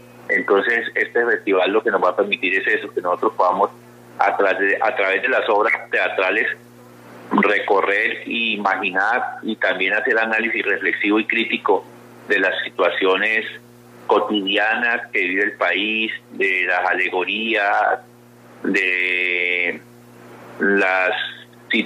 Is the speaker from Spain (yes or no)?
no; Cali, Valle del Cauca, Colombia; usted seguramente como caleño tira paso, azota, baldosa, le pega bien a la rumba, porque esa es como una identidad que nos da la música